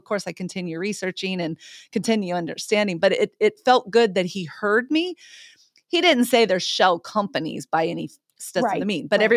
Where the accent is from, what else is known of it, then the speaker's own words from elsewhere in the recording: Smithville, United States; also born or lived in California; But I love Smithville. It is my hometown. And when I was in California, I always talked so highly about Smithville.